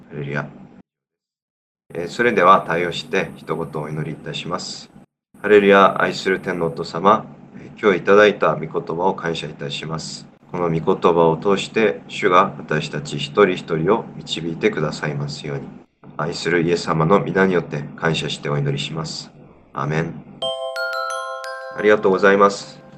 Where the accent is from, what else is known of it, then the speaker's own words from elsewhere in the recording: South Korea; Japanese is a second language; 自分は韓国人で、